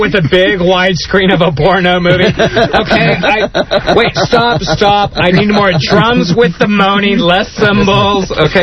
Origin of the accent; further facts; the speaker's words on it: El Paso, Texas, United States; also born or lived in Phoenix; That was back in El Paso. And then, yeah, I grew up in El Paso. Well, I grew up in El Paso and Phoenix.